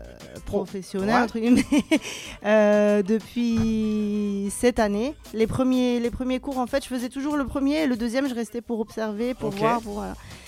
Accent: Nancy, Grand Est, France; also born or lived in Ecuador; now in Marseille, France; Ouais, j'ai grandi à Nancy.

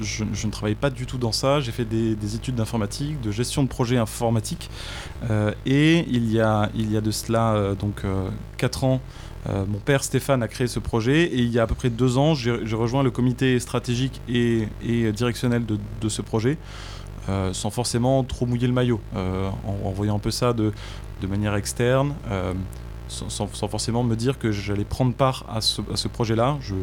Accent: Marseille, Provence-Alpes-Côte d'Azur, France; je suis marseillais, je suis de la cinquième génération d'une famille italienne immigrée

